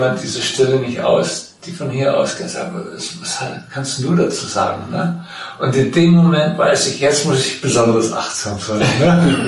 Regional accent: Scotland, United Kingdom; mein Sohn und seine Mutter, die waren in Schottland und ich komme aus der Ecke, ne?

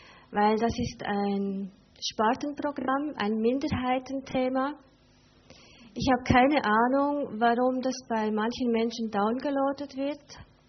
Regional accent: Switzerland; German is a second language; ich komme aus der Schweiz. Wenn ihr etwas nicht versteht, dann sagt es, weil Hochdeutsch sprechen ist für Schweizer eine Fremdsprache. Ich komme aus einer kleinen Stadt, die nennt sich tatsächlich Granja Bigot.

